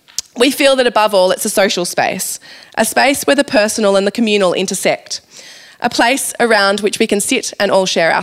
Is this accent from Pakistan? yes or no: yes; Pakistan; now in Sydney, Australia; As a child growing up in Pakistan